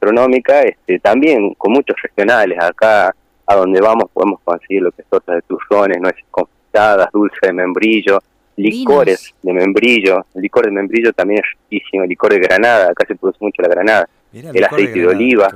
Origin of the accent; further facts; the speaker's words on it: Catamarca, Argentina; Catamarca es todo para mí, o sea, mi pueblo.